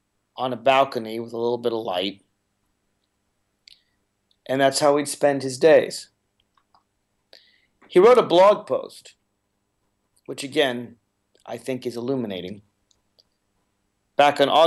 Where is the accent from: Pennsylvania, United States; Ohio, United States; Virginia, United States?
Virginia, United States; God knows I'm going to try in my home state of Virginia.